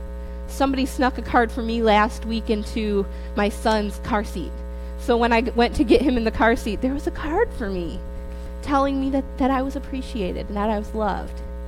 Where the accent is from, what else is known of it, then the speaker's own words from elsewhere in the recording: Holt, Michigan, United States; I grew up in Holt.